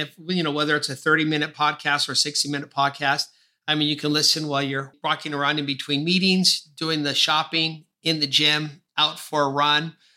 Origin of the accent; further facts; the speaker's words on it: California, United States; I'm just constantly learning new things about my home state, about California